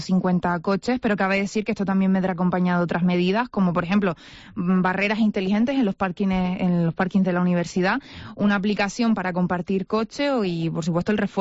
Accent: Los Realejos, Spain; tú sabes que yo soy de Los Ralejos y yo cuando iba a la universidad tenía que salir sí o sí de mi casa a las 6:00 de la mañana para llegar

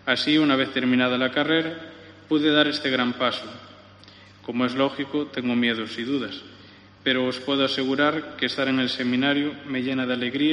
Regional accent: Redondela, Galicia, Spain; soy de Redondela. Tengo 22 años y hace tres días que soy seminarista.

